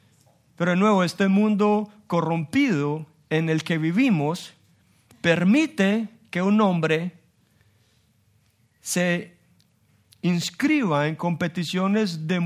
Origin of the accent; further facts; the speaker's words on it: Colombia; por gracia de Dios, yo soy colombiano.